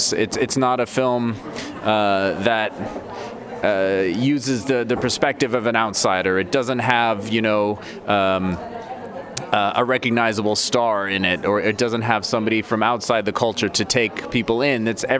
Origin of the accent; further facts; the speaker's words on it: Barrow, Alaska, United States; also born or lived in Fairbanks; My mom's family is all from Barrow. I grew up in Barrow and in Fairbanks, and that's my culture. I'm Inupiaq myself